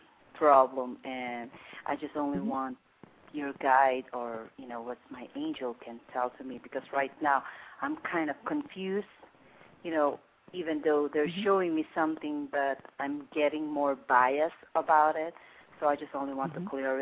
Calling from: Arizona, United States; Oh, I'm calling from Arizona.

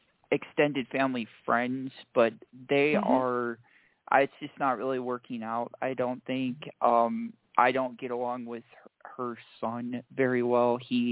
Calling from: Colorado, United States; I'm from Colorado.

